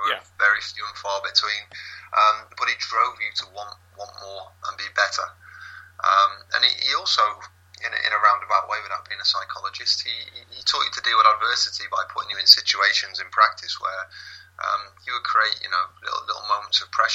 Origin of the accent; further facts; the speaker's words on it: Scunthorpe, Yorkshire and the Humber, United Kingdom; given the fact I'm from Scunthorpe